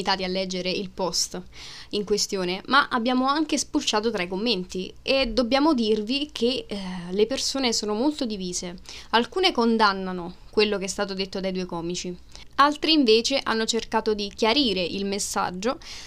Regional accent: Naples, Campania, Italy; Io provengo da Napoli e per me è sempre stato un problema dire da dove venissi

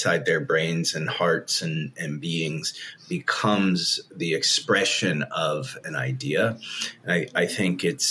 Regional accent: Manhattan, New York, United States; I kid you not, I grew up in Manhattan.

